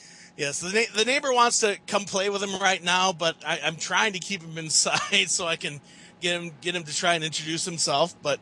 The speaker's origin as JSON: {"language": "English", "region": "Minnesota", "country": "United States", "said": "I'm a Minnesotan, so why don't I get myself a Malamute?"}